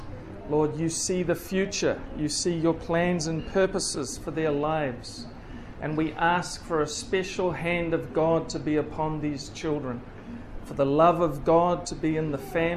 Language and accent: English; New Zealand; Doesn't matter which nation you're from. I'm from New Zealand.